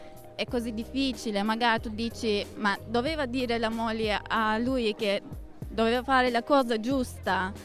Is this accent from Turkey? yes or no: yes; Turkey; Italian is a second language; No, non sono italiana, sono turca.